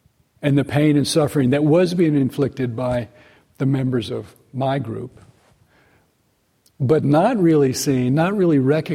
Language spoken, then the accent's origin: English; the South, United States; in my own growing up in the South and growing up during, you know, being born in the 50s, growing up in the 60s, civil rights